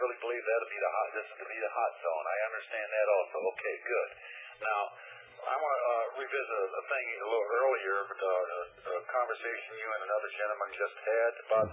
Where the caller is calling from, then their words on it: St. Louis, Missouri, United States; Yeah, I'm calling here from St. Louis.